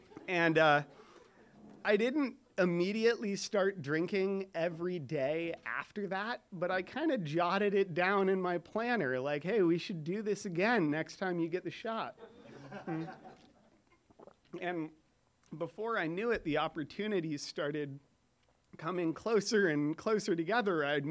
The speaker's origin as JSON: {"language": "English", "town": "Carmel Valley", "region": "California", "country": "United States", "tie": "born or raised there", "said": "I grew up in Carmel Valley."}